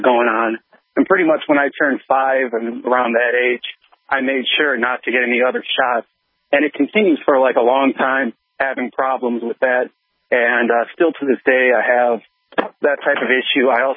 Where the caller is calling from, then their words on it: Wisconsin, United States; Yes, I'm here from Wisconsin. I was born in the 80s